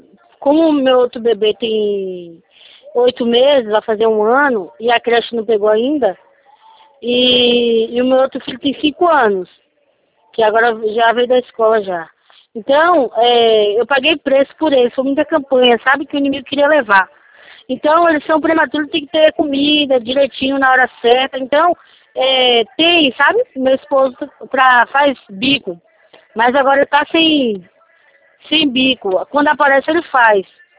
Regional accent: Bahia, Brazil; moved away; eu sou da Bahia.

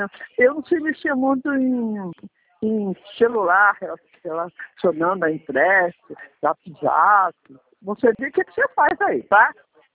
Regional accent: Rio de Janeiro, Brazil; eu sou do Rio.

